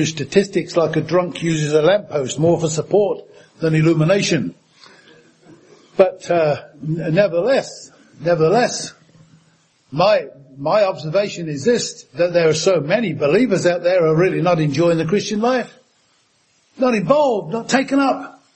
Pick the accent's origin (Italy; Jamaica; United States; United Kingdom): United Kingdom; Bedford, East of England; born there; I was just an ordinary guy from, I was born in Bedford, about a mile from where Bunyan wrote Pilgrim's Progress